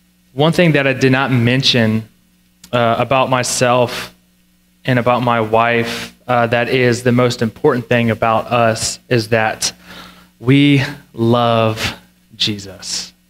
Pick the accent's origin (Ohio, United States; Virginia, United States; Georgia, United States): Virginia, United States; And my wife and I grew up in Virginia. I grew up in Central Virginia. She grew up in Southern Virginia.